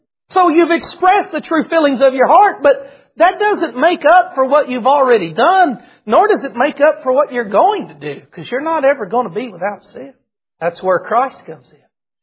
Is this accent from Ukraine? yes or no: no; the South, United States; Hey, I'm from the South. I can tell a persimmon tree when I see it.